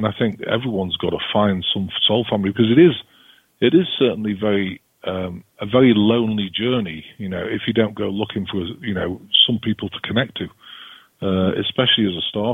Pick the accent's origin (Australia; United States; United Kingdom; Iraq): United Kingdom